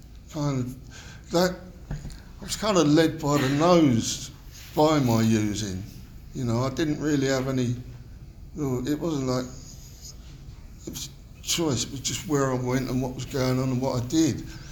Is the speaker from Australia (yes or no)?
no; London, United Kingdom; I come from East London. I've been housed in South London